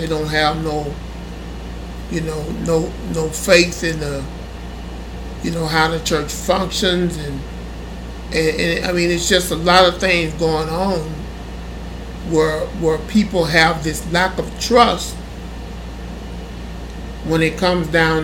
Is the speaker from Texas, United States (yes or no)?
yes; Honey Grove, Texas, United States; I grew up in Honey Grove, and my pastor at the time was F.T. Pratt.